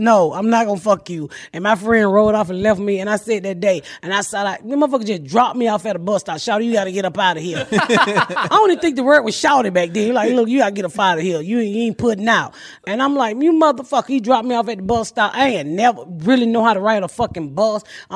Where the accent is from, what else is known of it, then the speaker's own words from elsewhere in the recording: Atlanta, Georgia, United States; My friend I grew up in Atlanta, so I lived across the street from Morehouse, Marsh Brown, Spelman, and Marsh Brown.